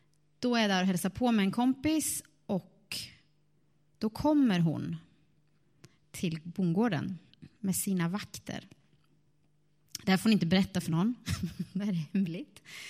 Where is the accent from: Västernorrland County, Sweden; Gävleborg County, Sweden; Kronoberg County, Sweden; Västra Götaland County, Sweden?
Gävleborg County, Sweden; also born or lived in Jönköping; Men sen har jag varit på andra platser. I Jönköping blev det 14 år. Annars är jag uppifrån Hälsingland, uppe i södra Norrland. Så där av min dialekt kanske ni träder igenom här idag.